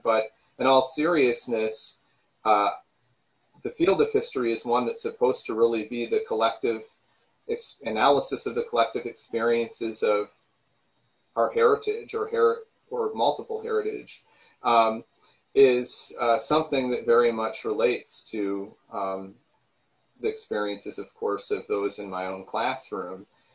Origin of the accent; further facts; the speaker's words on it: Lansing, Michigan, United States; born there; I was born in Lansing, Michigan, and the son of a elementary school teacher, my mother, and my father is an archaeologist.